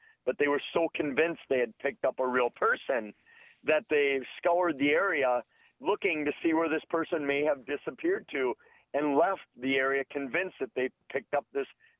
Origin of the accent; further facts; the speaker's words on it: Wisconsin, United States; Well, I really blame it on my home state of Wisconsin, and I blame it because I grew up not too far from a UFO capital of the world that we have in our state.